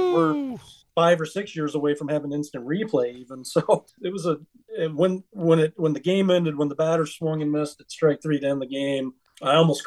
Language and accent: English; Montana, United States; Fenway Park, you know, growing up in Montana, these things only exist in your television a lot of the time.